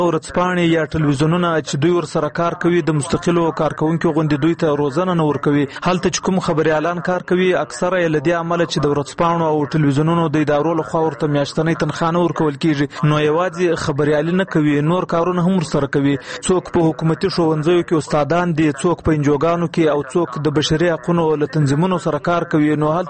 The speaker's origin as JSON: {"language": "Pashto", "region": "Balochistan", "country": "Pakistan", "said": "زه خپله د بلوچستان یم او د ژورنالیزم پیل مې هم له بلوچستانه کړی"}